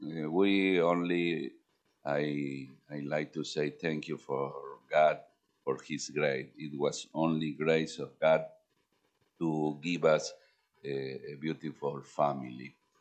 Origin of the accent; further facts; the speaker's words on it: Argentina; English is a second language; We are missionaries from Argentina. Do you know Argentina? You can see this map. You see the light blue is Argentina, between Chile, Uruguay, Paraguay, Bolivia, Peru, Ecuador, Colombia.